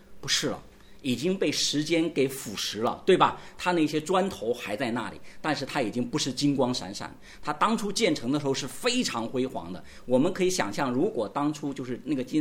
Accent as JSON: {"language": "Chinese", "country": "China", "said": "因为我们中国人很擅长就是望文生义，是吧？"}